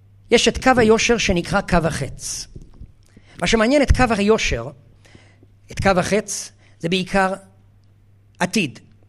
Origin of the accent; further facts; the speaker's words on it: Haifa, Haifa District, Israel; אני נולדתי פה בחיפה, ואני גם גדלתי פה.